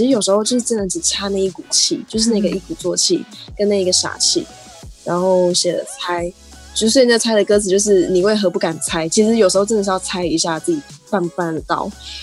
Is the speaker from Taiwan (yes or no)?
yes; Taiwan; 我生在台湾，然后我从小到大的教育都是有一个 map， 有地图